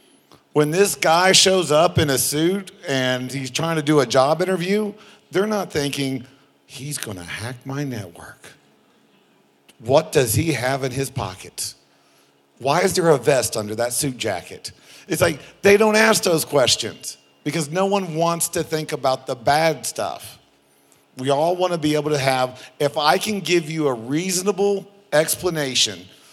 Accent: Texas, United States; because I'm from America, so I speak American, not English. And I'm from Texas, so I don't speak it very well.

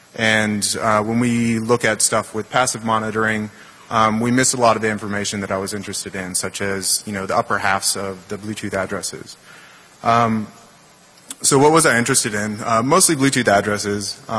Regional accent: Texas, United States; even though I'm from Texas, I have nothing to do with this project

